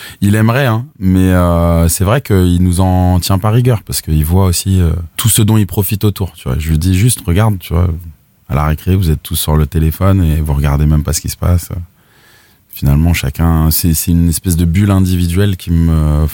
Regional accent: Tours, Centre-Val de Loire, France; born or raised there

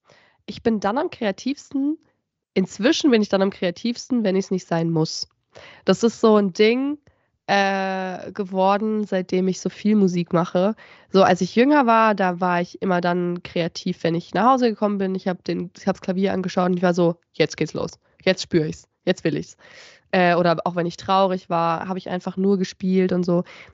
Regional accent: Gernsbach, Baden-Württemberg, Germany; now in Munich, Germany; dass ich nach München gezogen bin aus einer kleinen, ich komme eigentlich aus Gernsbach, das ist eine ganz kleine Stadt neben Baden-Baden

